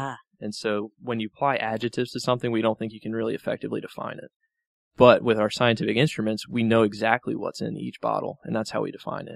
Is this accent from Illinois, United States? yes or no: no; Wilmington, North Carolina, United States; also born or lived in Charlotte; I grew up in Wilmington.